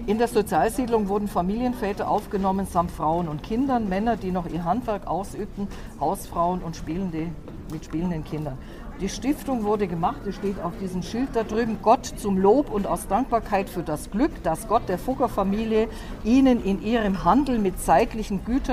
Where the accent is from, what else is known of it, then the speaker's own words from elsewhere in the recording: Augsburg, Bavaria, Germany; Also ich bin hier in Augsburg geboren, 1944, und bin hier groß geworden, bis ich 20 Jahre war. Und dann bin ich eben heiratsbedingt weggezogen und bin erst 2007 wieder zurückgekommen.